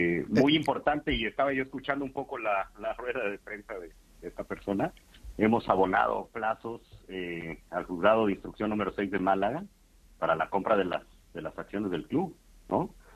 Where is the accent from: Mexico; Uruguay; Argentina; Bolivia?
Mexico; now in Spain; nosotros venimos, somos mexicanos y venimos aquí a España por ser un país serio.